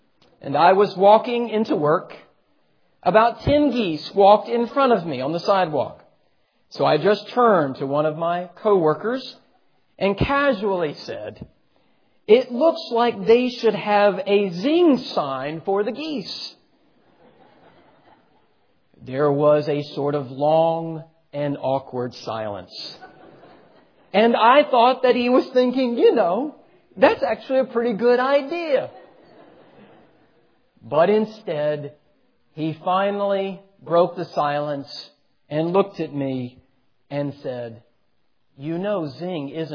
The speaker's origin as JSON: {"language": "English", "region": "the South", "country": "United States", "said": "And so there began the deconstruction of many years as a Southerner"}